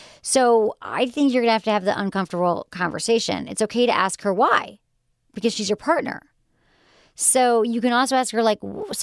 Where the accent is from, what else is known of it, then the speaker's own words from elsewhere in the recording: Michigan, United States; accent: Michigan; And that's my Michigan accent.